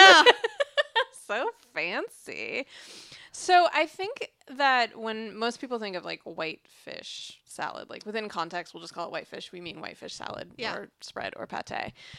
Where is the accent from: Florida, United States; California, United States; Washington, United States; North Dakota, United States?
Washington, United States; Seattle; I'm from Seattle, so I am a little bit familiar with that kind of stuff.